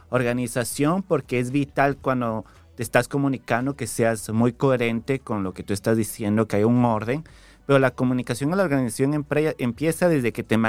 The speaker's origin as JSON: {"language": "Spanish", "town": "Quito", "region": "Pichincha", "country": "Ecuador", "moved": "yes", "lives_now": "Miami, United States", "said": "Bueno, soy originalmente de Quito, Ecuador, vivo aquí en Miami ya como hace 8 años"}